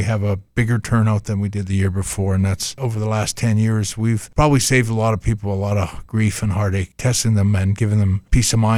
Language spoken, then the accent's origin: English; Calgary, Alberta, Canada; I don't often get a chance to, you know, sign autographs and meet fans right here in my hometown. It's not that normal for me to sign autographs somewhere in Calgary.